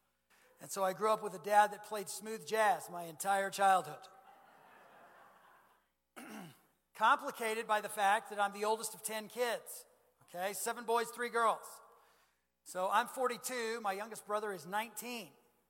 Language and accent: English; St. Louis, Missouri, United States; I'm from St. Louis, Missouri. St. Louis is incredibly similar.